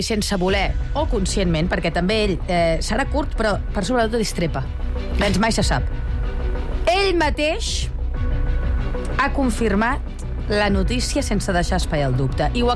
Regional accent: Catalonia, Spain; Jo sóc massa catalana per anar-te en directe.

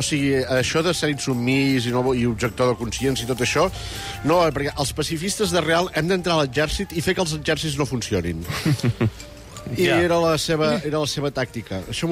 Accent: Catalonia, Spain; Sóc empordanès, vull dir que...

